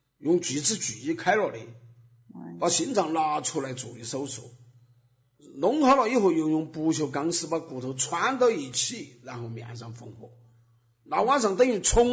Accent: Sichuan, China; accent: Sichuanese; 就是我们这种口音，

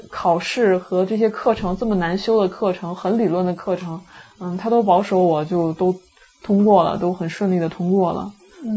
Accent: Shandong, China; 我因为我们家是山东人，就是脾气也比较火爆。

